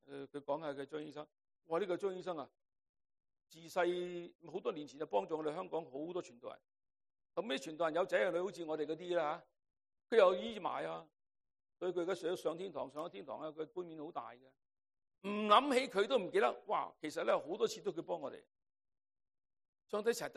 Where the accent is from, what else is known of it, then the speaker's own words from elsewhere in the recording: United States; now in Canada; 我系美国人嘅现眼报啦。